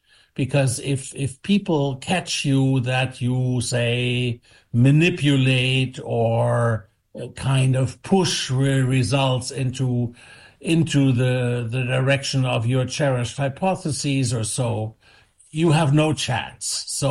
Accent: Bremen, Germany; from Bremen.

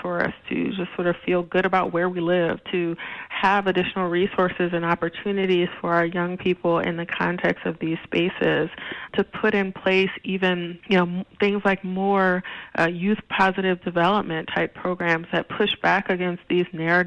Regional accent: Philadelphia, Pennsylvania, United States; also born or lived in Michigan; Well, I was born in Michigan, but family moved to Philadelphia after, you know, plants closing and difficulty with the jobs or whatever. So I mostly grew up in Philadelphia

